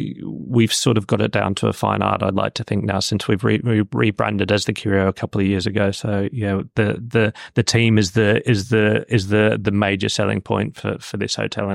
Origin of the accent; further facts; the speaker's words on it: Australia; And being Australian, it's actually where the boat set sail back in the day with the first convicts out to Australia as well.